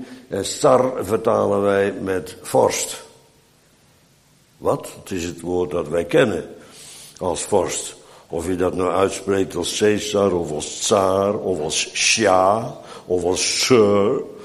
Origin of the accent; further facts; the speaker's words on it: Bodegraven, South Holland, Netherlands; Ik kom uit Bodegraven. Dat werd gebouwd rondom de brug over de Oude Rijn.